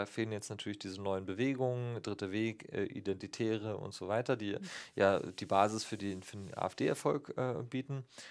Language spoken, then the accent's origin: German; Brandenburg, Germany; Ich komme aus Brandenburg, da ist die Mitte der Gesellschaft nicht bunt.